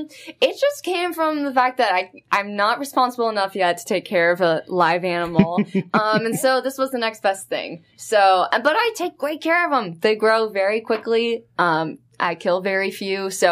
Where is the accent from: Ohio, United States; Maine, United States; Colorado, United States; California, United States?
California, United States; So I'm from the Bay Area.